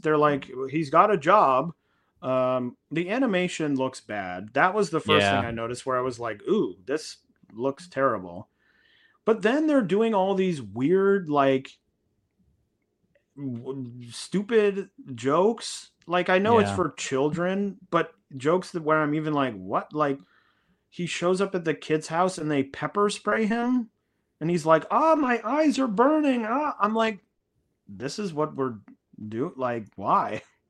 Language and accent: English; Cleveland, Ohio, United States; Filmed in my hometown of Cleveland, Ohio.